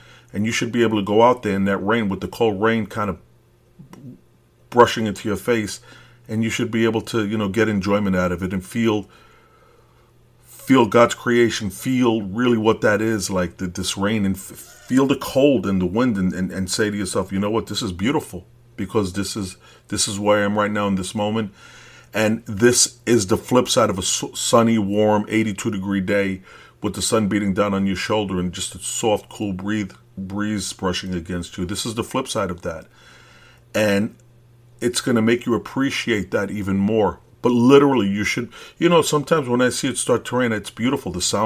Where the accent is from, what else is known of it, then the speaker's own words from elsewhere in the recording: Brooklyn, New York, United States; moved away as an adult; I am from Brooklyn. I left it when I was 30 years old, so I'm a real Brooklyn dude. I didn't leave Brooklyn when I was 5 years old. I grew up there till 30.